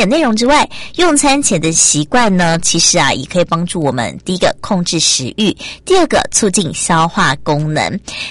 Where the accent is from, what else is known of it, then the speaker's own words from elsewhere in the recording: Taiwan; 另外一件事是我们台湾人也非常爱买哦